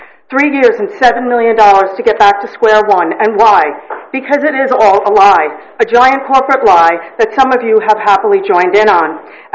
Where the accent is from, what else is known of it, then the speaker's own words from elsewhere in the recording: Los Osos, California, United States; from Los Osos.